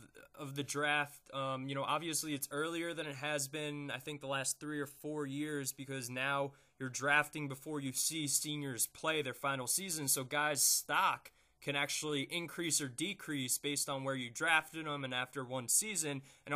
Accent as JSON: {"language": "English", "region": "New Jersey", "country": "United States", "said": "I'm from New Jersey"}